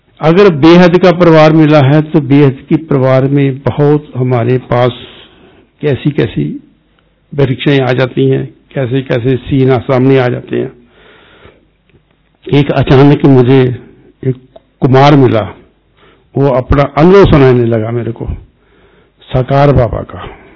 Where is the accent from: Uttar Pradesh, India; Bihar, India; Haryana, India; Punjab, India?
Punjab, India; moved away; उस समय मैं पंजाब से इधर आया था वैरावल जूनागढ़ की तरफ।